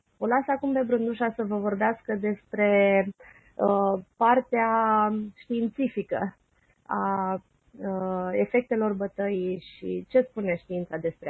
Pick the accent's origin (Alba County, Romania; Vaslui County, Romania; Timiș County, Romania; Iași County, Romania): Iași County, Romania; Iași; sunt din Iași, am 3 copii.